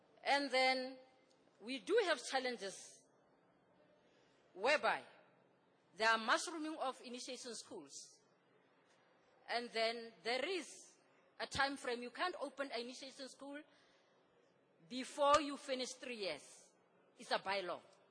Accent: Tshwane, Gauteng, South Africa; I'm from South Africa, from city of Tshwane, the former Pretoria. I'm from the rural area.

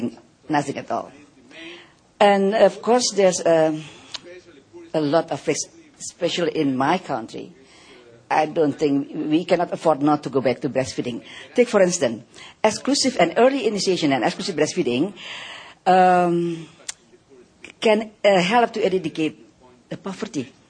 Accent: Indonesia; English is a second language; Because I come from Indonesia. In my country, we just realize now that we are not very optimal early initiation.

